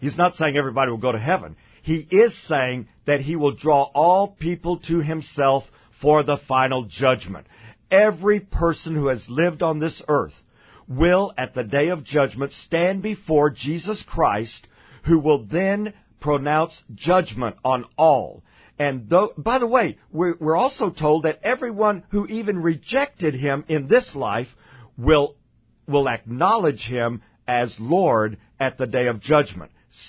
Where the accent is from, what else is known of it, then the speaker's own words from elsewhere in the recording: Texas, United States; and I know this from growing up in Texas, where we have rattlesnakes and cottonmouth moccasins